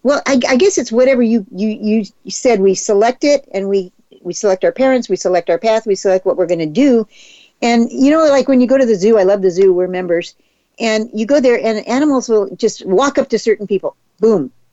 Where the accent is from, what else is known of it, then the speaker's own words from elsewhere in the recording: Texas, United States; but I'm a Texan, so we do that anyway.